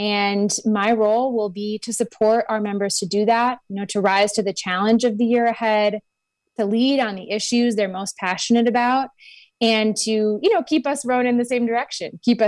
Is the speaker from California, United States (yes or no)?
no; Racine, Wisconsin, United States; So I am born and raised in Racine, and I grew up around politics, knocking on doors for candidates in my hometown